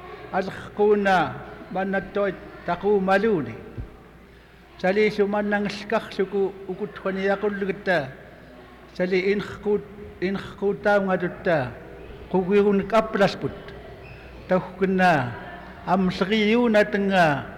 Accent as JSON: {"language": "English", "town": "Twin Hills", "region": "Alaska", "country": "United States", "said": "from Twin Hills. I'm from Kikan Khangai to Tagama."}